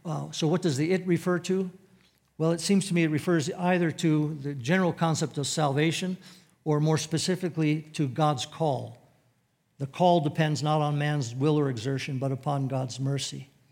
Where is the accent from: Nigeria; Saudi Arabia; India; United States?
Saudi Arabia; I grew up in Saudi Arabia, and had a junior high teacher who had taught my older brother, who's 2 years older, in the years before me